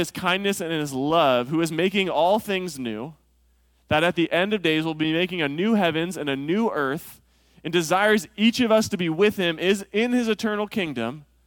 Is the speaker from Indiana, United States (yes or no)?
no; California, United States; I grew up in California. I love surfing.